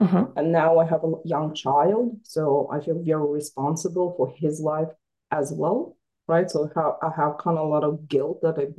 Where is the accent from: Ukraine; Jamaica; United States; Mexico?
Ukraine; I'm from the region that used to be Ukraine and no longer Ukraine.